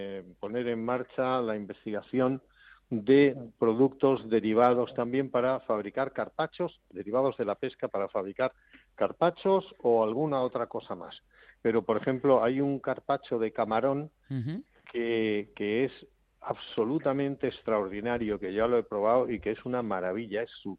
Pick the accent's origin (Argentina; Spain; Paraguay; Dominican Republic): Spain; Community of Madrid; nosotros somos también madrileños.